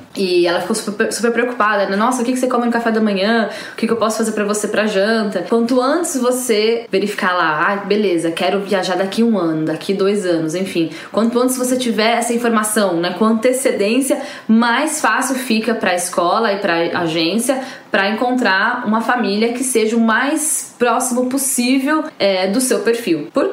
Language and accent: Portuguese; Brazil; Eu sou brasileira, mas ela tava me dizendo que ela recebe pessoas aqui do Japão